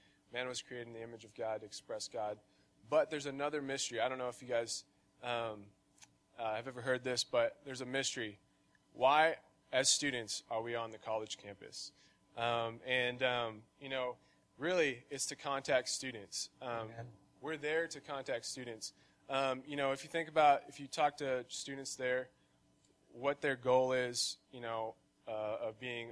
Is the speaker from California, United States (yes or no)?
no; Lubbock, Texas, United States; I'm from Lubbock, Texas.